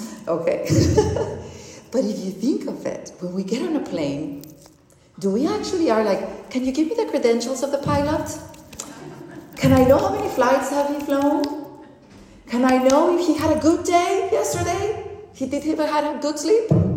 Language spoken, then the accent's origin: English; Monterrey, Nuevo León, Mexico; We're flying from Monterrey, my hometown, to Los Cabos.